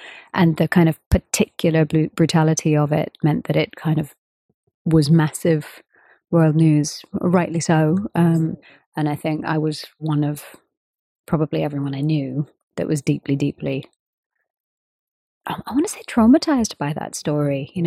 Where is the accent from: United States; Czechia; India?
India; of course I'm an Indian female musician